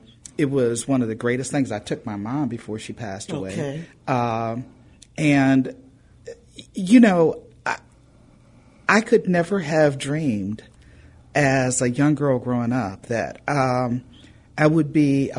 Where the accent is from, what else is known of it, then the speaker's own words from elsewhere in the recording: Chicago, Illinois, United States; I grew up in Morgan Park, so the location of it is very, very close to my heart.